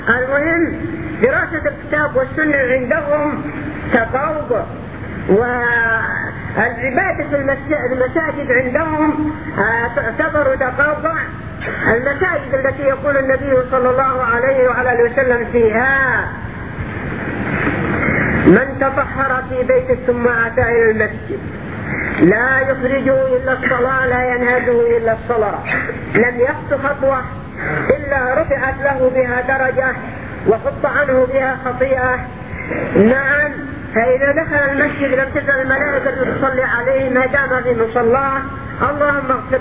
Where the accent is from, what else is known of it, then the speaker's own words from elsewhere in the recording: Yemen; عندنا في اليمن،